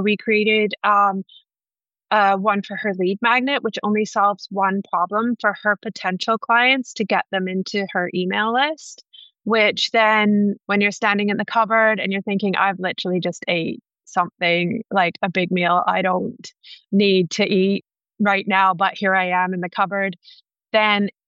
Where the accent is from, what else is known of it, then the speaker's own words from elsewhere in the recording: Canada; I'm Canadian